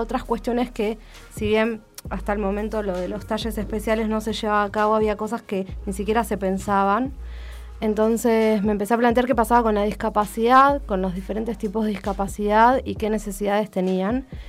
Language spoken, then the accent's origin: Spanish; Neuquén, Argentina; Soy neuquina, nací y estudié en Neuquén.